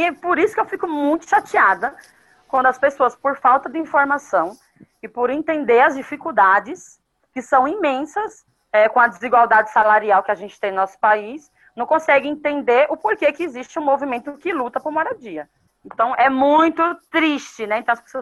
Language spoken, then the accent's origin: Portuguese; Northeast Region, Brazil; now in São Paulo, Brazil; Eu sou nordestina, moro aqui em São Paulo há 18 anos.